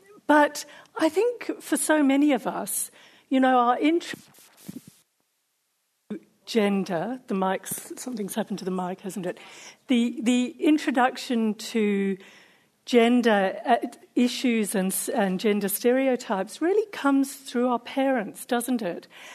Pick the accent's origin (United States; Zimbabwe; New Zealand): Zimbabwe; also born or lived in India; So I grew up in Zimbabwe, and it was, you know, one of my father's wild flights of fancy that took the family off to India, where I happened to be born. But we came back fairly shortly afterwards.